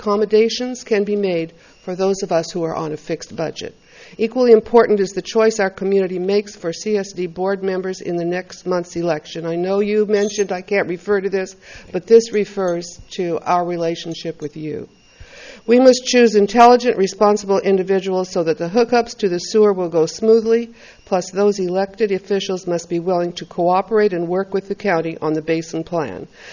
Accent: Los Osos, California, United States; Greetings from Los Osos. I'm also from Los Osos.

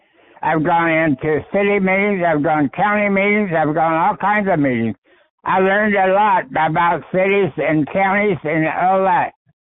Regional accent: Ohio, United States; because I was born and raised back there near Dayton, Ohio.

